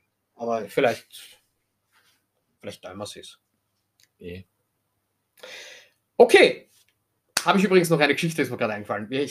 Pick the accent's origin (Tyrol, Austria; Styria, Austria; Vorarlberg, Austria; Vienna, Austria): Vienna, Austria; als Wiener